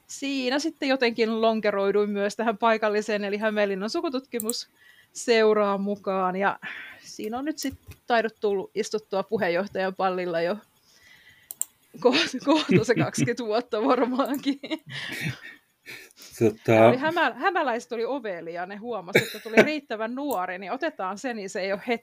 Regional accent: Imatra, South Karelia, Finland; Mä oon 16-vuotiaana aloittanut tai lähtenyt silloin mukaan silloisessa kotikaupungissani Imatralla.

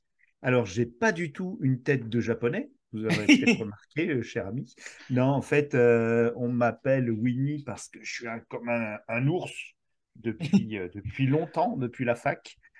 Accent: France; Moi, je suis français, donc je vais pas essayer de singer mal un bel accent. Et je suis désolé pour mon accent déjà

